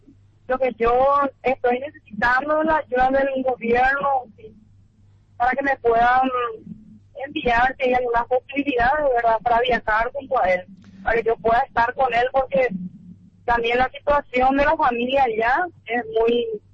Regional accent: Paraguay

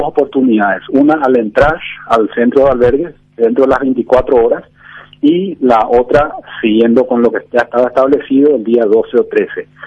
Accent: Paraguay; como paraguayo

